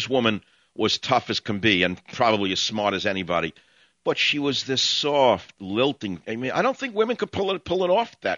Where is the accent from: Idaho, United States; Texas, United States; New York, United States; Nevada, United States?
New York, United States; accent: New York; They get a kick out of my New York accent.